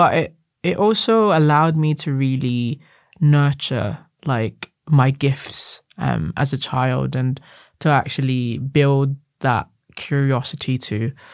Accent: Manila, Metro Manila, Philippines; Growing up in Manila in the Philippines is very different. It's very manic.

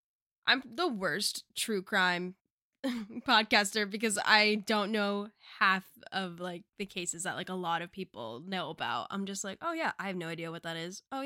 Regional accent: United States; my hometown area is, like, known for, like, Revolutionary War stuff and the path that, like, George Washington took and stuff.

